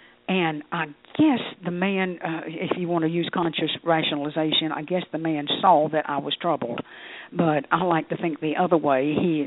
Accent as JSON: {"language": "English", "country": "United States", "said": "Well, I'm an American. I didn't have euros."}